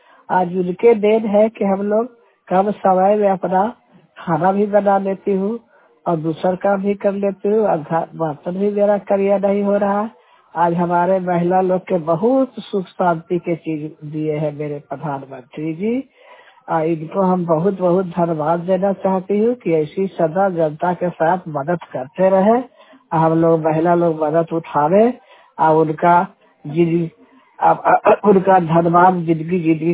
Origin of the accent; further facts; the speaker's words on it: Balawa, Bihar, India; मेरा जिला नालंदा से … गांव बलावा, पोस्ट जरूरपुर, थाना हिलसा से मैं बोल रही हूँ